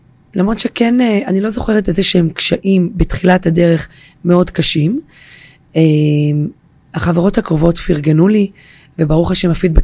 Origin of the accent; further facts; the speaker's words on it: Jerusalem, Jerusalem District, Israel; גרתי בירושלים, גדלתי בירושלים